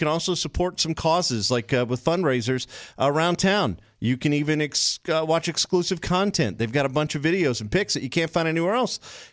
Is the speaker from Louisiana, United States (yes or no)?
yes; Houma, Louisiana, United States; There was a pizza place in my hometown, Houma, Louisiana.